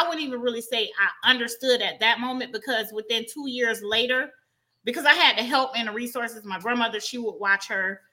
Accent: St. Petersburg, Florida, United States; I was raised in the south side of St. Pete, born and raised in St. Pete. I grew up mostly in the Botley Park area.

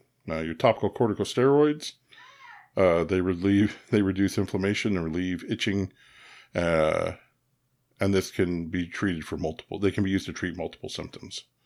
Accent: Oklahoma, United States; I know my teenage years growing up in Oklahoma

